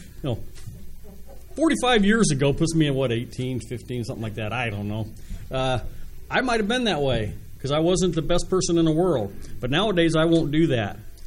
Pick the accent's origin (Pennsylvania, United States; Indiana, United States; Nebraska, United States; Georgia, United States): Indiana, United States; Indianapolis; I used to say when I was growing up in Indianapolis, and it's still that way